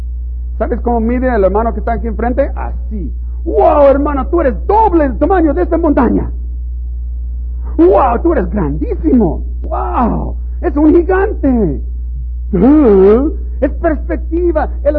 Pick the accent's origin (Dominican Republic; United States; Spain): United States; now in Mexico; yo vine de Estados Unidos para venir a servir a los niños aquí de México